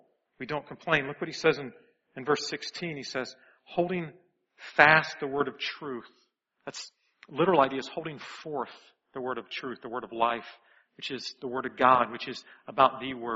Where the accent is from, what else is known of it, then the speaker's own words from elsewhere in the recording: the South, United States; I grew up in the South, so this is the kind of stuff they made up in the hills, right?